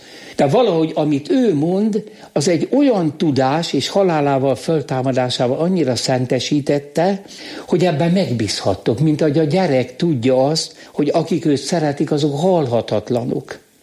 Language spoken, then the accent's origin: Hungarian; Hungary; én magyar vagyok. Magyar!